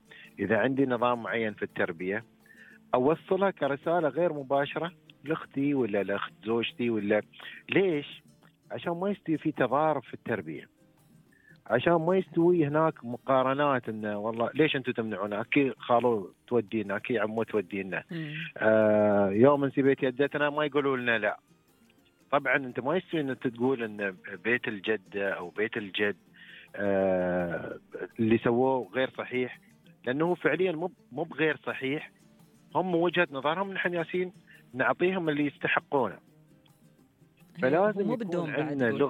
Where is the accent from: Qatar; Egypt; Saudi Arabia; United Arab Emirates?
United Arab Emirates; نحن كمجتمع إماراتي مجتمع مترابط